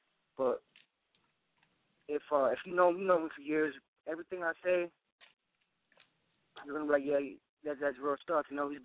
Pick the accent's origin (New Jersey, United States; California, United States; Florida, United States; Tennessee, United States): California, United States; Riverside; Shit, I'm born and raised in Riverside, you know, on the south side.